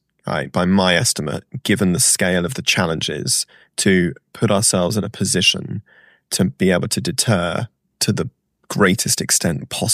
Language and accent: English; United Kingdom; also born or lived in Ireland; and I consider myself a European, being both British and Irish